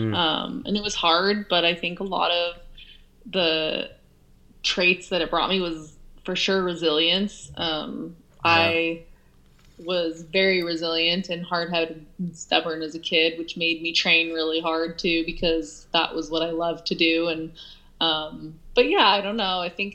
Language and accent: English; Olympic Valley, California, United States; I was always very interested in the Olympics just because I grew up in Olympic Valley, and I naturally just wanted to travel the world.